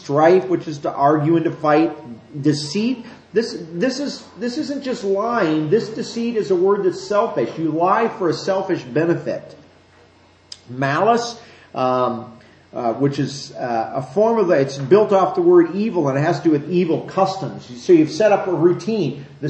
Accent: Iowa, United States; Thinking of my home state that is just in Iowa

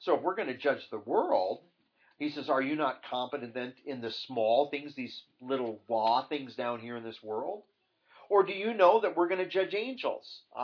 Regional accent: United States; This runs, however, just runs against everything pretty much most of us have been trained with growing up in America since we're kids.

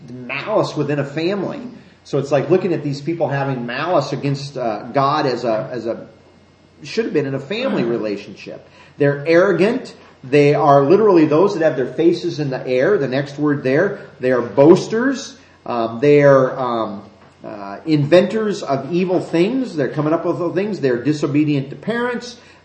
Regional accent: Iowa, United States; Thinking of my home state that is just in Iowa

